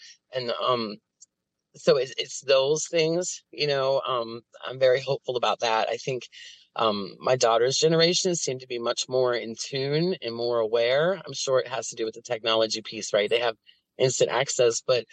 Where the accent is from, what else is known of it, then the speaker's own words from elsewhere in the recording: Appalachia, United States; I'm very proud of being an Appalachian.